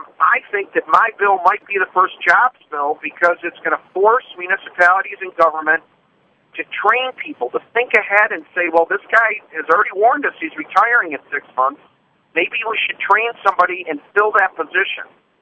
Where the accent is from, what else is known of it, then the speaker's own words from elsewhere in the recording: Redford Township, Michigan, United States; I come from Wayne County. I come from Redford Township